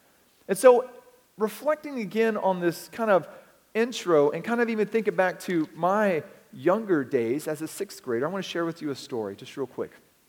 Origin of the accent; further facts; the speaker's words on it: Texas, United States; I grew up in Texas, and so I titled the story, Little Billy and His Flying Machine